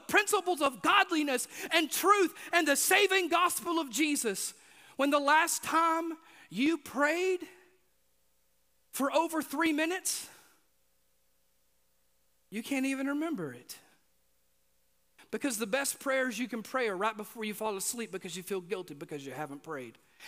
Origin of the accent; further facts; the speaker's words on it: Mississippi, United States; You know, I grew up in Mississippi, and we planted a garden every year, and we had fruit trees on our property